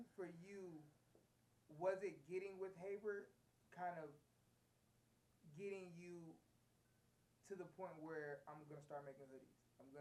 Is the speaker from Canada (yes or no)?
no; Cleveland, Ohio, United States; shout out to I'm from Cleveland.